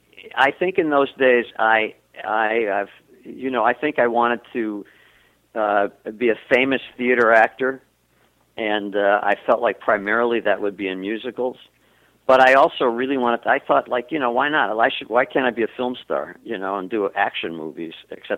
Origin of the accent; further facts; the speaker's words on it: Milwaukee, Wisconsin, United States; also born or lived in Chicago; I grew up in Milwaukee, Wisconsin, and, you know, I think my lofty ambition then was to host a game show